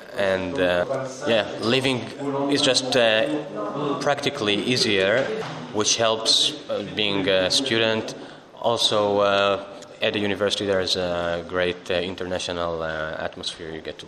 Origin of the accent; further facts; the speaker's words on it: Tel Aviv, Tel Aviv District, Israel; also born or lived in Jerusalem; now in Berlin, Germany; I'm 27 years old. I come from Tel Aviv originally. My family lives in Tel Aviv, but the last years I lived in Jerusalem, where I studied. After finishing my BA, I decided to come do my MA here in Berlin.